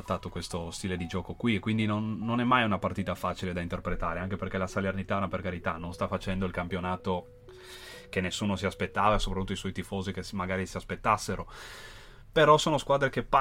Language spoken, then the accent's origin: Italian; Trieste, Friuli-Venezia Giulia, Italy; Essendo triestino d'origine c'è una certa amicizia tra le due squadre